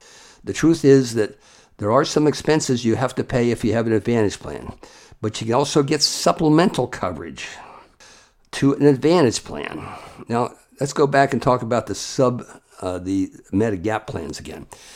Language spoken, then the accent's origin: English; Delaware, United States; Remember, I was from Delaware, I told you originally. I went to the University of Delaware.